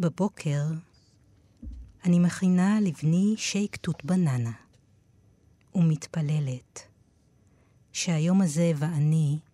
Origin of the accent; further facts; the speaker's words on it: Tel Aviv, Tel Aviv District, Israel; גדלתי בתל אביב, והתחלתי לכתוב לפני שידעתי לכתוב.